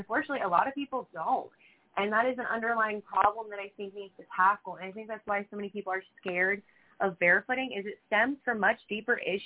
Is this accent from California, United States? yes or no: no; Ohio, United States; But, like, we're from Ohio, and so, like, I was up in Columbus last summer